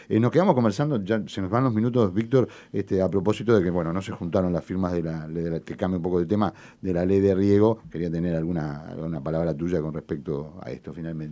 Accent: Uruguay; nosotros somos uruguayos y lo vivimos

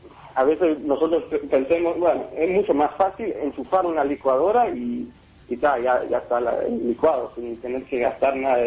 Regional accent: England, United Kingdom; como donde venimos nosotros de Inglaterra, en esa época, en esa temporada ahorita, estamos en invierno

